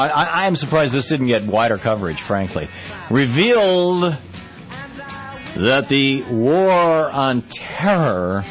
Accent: United States; as an American, I am horrified, embarrassed, and worried about the fact that they don't get it.

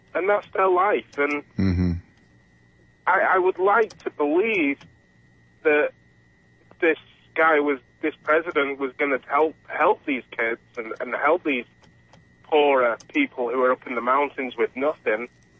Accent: England, United Kingdom; I mean, growing up in England in the 80s, I didn't know much about the American involvement

